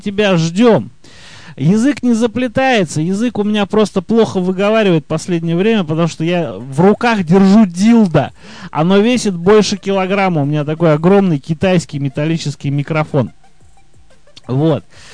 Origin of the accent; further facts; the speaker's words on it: Tula, Tula Oblast, Russia; moved away; когда я только уехал из Тулы на север, и периодически у меня случалось, я напивался там, в 2000 километрах от родного города, и просыпался утром дома в Туле.